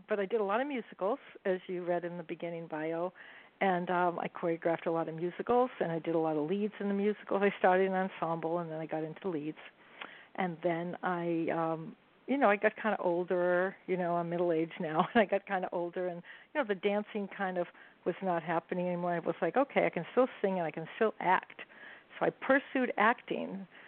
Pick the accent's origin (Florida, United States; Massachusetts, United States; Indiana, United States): Massachusetts, United States; Boston; I grew up in the Boston area. And, again, came from 100% Greek background